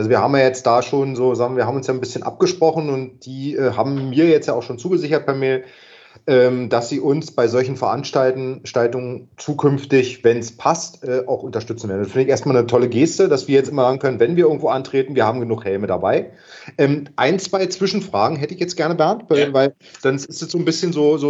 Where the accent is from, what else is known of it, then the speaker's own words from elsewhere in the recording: Berlin, Germany; Wir kommen aus Berlin, wir kommen aus der Provinz